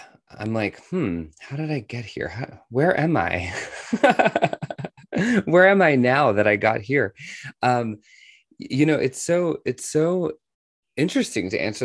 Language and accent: English; Washington, District of Columbia, United States; born there